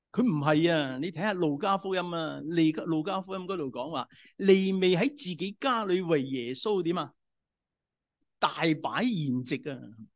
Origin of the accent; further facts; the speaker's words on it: China; 我们中国人